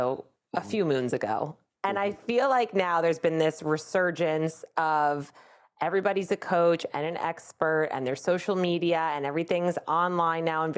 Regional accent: Toms River, New Jersey, United States; I don't know if you know, I'm from Toms River.

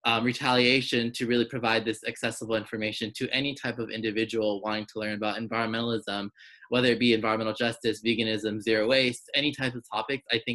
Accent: Los Angeles, California, United States; I grew up in Los Angeles, and I grew up low income, first generation. My parents had immigrated from Mexico to the United States

